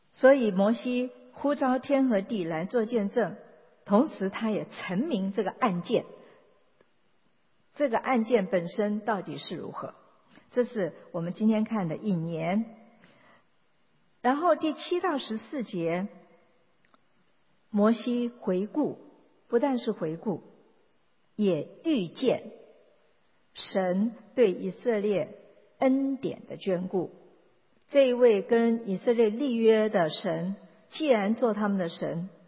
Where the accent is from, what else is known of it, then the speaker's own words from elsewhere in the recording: China; 我们中国人的诗歌是押韵